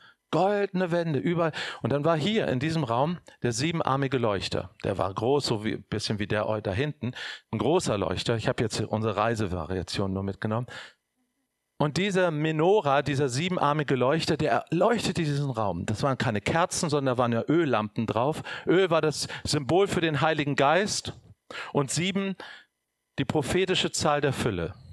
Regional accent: Germany; Ich bin Deutscher. Ich darf anders beten.

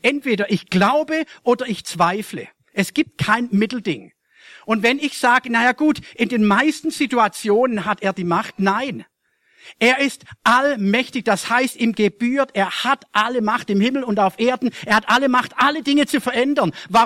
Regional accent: Germany; da versuchen wir als Deutsche sowieso sofort das alles zu erklären.

